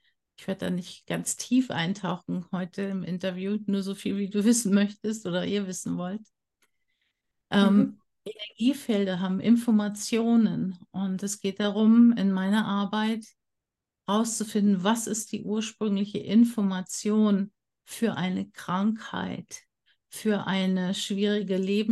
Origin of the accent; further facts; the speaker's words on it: Germany; wie wir alle zum Beispiel in Deutschland, wo ich aufgewachsen bin, mitbekommen haben